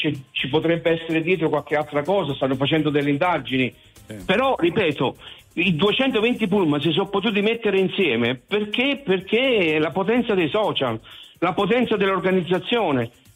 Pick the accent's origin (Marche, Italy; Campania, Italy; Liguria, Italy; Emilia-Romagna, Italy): Campania, Italy; nato a 80 km da Rocca Raso. E adesso vivo a Milano, ma sono andato a 80 km da Rocca Raso. Noi eravamo ragazzini, la neve nelle mie zone, perché io sono campano, non c'era.